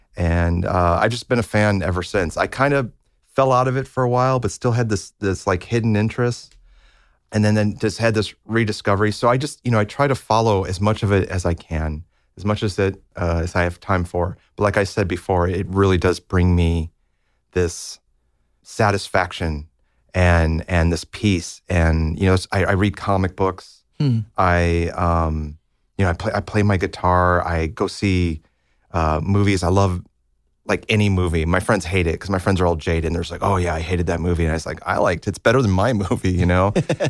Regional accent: Libertyville, Illinois, United States; Yeah, I grew up in Libertyville, which is about 30, 40 minutes north of Chicago.

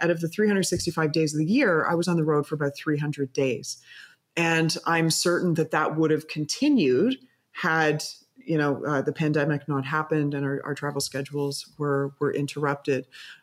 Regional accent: Canada; being Canadian

